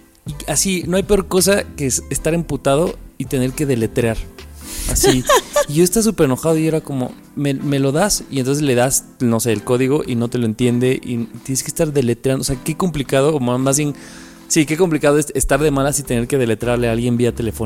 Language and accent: Spanish; Colima, Mexico